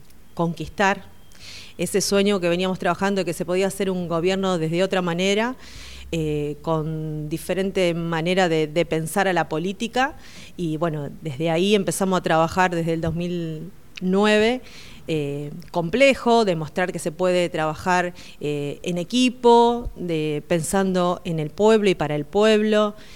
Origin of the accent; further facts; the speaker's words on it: Alvear, Argentina; mi pueblo, donde uno fue transitando, a mí me tocó transitar la niñez, la adolescencia en Alvear